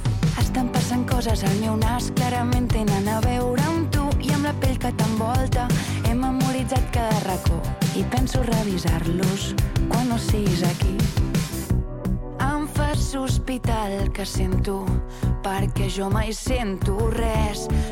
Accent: Tarragona, Catalonia, Spain; sóc filla de Tarragona i el conec.

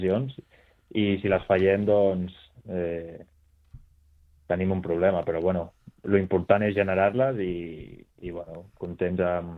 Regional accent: El Vendrell, Catalonia, Spain; jo vaig començar el futbol de ben petit aquí al meu poble, al Vendrell

